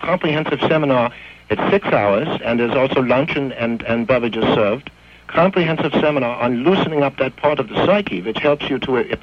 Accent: Germany; I'm from Germany myself.

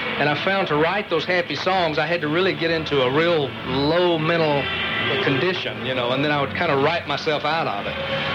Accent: Atlanta, Georgia, United States; moved away as an adult; now in California, United States; I was born and raised in Atlanta, right. Lived in California for about 12 years and still live out there, too.

